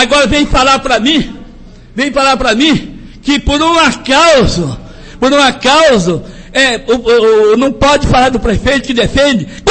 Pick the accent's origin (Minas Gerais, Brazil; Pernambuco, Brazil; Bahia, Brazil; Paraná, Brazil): Paraná, Brazil; Jataizinho; Eu nasci e me criei aqui em Jataizinho.